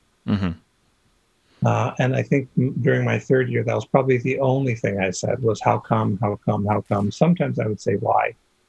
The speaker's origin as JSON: {"language": "English", "town": "San Francisco", "region": "California", "country": "United States", "tie": "born or raised there", "said": "I grew up in San Francisco and there is an undeveloped area in the west northern part of the city that's cliff and beach."}